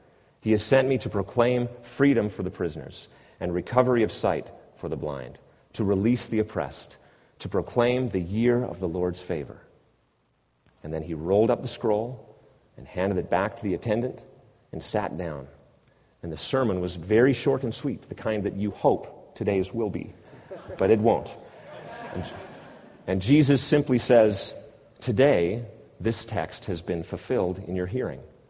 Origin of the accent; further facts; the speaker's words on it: Canada; which is such an indictment on me as a Canadian father.